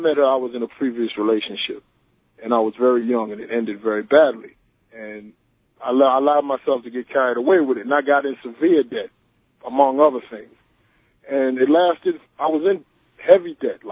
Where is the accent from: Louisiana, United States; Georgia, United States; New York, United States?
New York, United States; Queens; I'm from Queens.